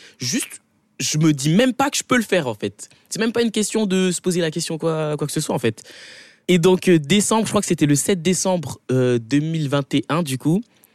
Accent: Hossegor, Nouvelle-Aquitaine, France; Je viens des Landes, Hossegor, tout ça.

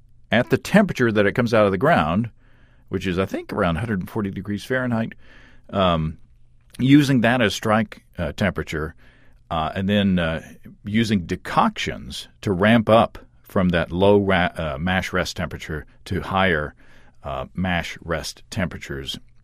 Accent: Hot Springs, Arkansas, United States; My family and I went down to my hometown of Hot Springs National Park, Arkansas, this past weekend

